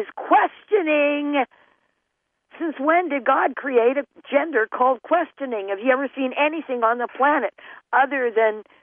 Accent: Canada; as a Canadian, I have limited knowledge of the U.S. Constitution

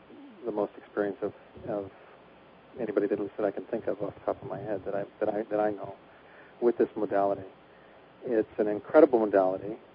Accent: Portland, Oregon, United States; moved away as an adult; now in Tokyo, Japan; I'm from Portland, Oregon. I was born here and raised and lived most of my life here. And about 1991, I think it was, I was offered a job in Tokyo, Japan.

